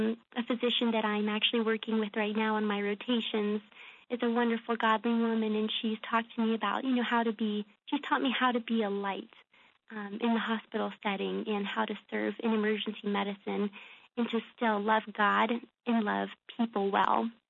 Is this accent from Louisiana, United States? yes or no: no; Lynchburg, Virginia, United States; it was like my really, you know, first exposure to being away from home, like my hometown in Lynchburg.